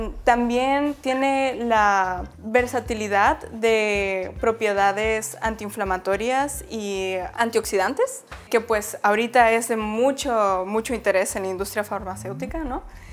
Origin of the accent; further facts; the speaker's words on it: Mexico; la importancia de nosotros como mexicanos reconectar con ese eslabón